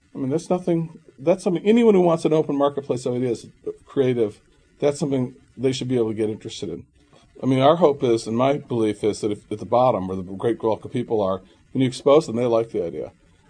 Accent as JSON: {"language": "English", "region": "Wisconsin", "country": "United States", "said": "In my home state of Wisconsin, both Gore and Bush each spent more than $6 million just in TV ads in that state"}